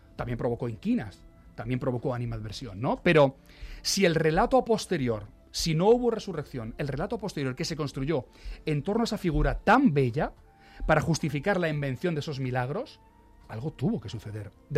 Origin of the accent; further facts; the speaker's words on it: Móstoles, Community of Madrid, Spain; Mira, pues soy de Móstoles.